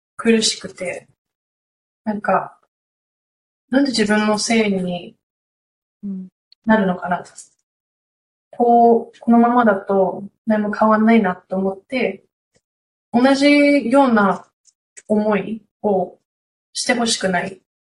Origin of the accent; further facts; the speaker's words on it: Australia; 私、オーストラリアに育ったんですけど、